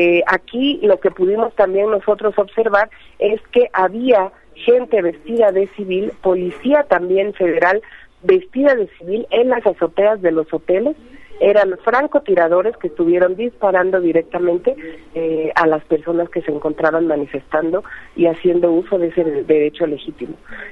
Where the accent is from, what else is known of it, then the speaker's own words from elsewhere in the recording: Mexico; las garantías constitucionales que como mexicanas y mexicanos tenemos.